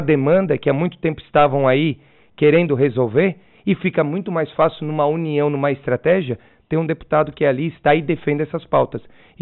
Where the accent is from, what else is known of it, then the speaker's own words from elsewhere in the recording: Criciúma, Santa Catarina, Brazil; sou nascido em Criciúma, estudei minha vida inteira em Criciúma